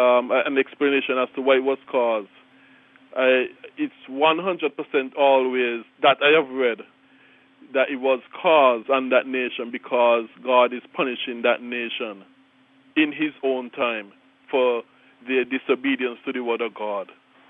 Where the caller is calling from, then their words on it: Saint Kitts, St. Kitts & Nevis; Yes, I'm calling from St. Kitts in the West Indies. Yes, I'm listening to you on the internet.